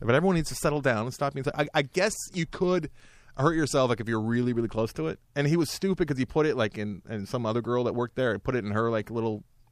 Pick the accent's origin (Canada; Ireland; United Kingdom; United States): Ireland; Maybe because I drink at an Irish bar. Maybe because I'm Irish.